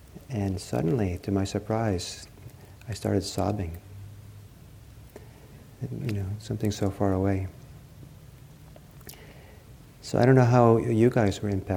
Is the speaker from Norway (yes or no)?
yes; Norway; because I'm Norwegian. I was born in Norway.